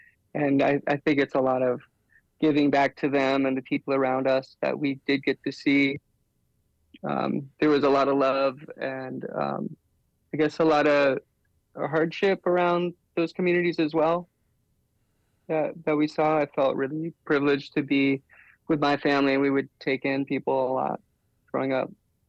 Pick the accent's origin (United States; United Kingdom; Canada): United States; Alaska; I grew up around the Kinnick area, so I'm a Valley kid.